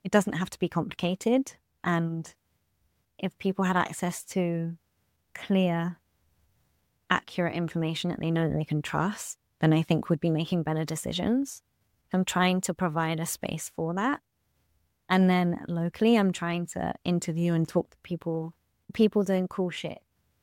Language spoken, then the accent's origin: English; United Kingdom; being British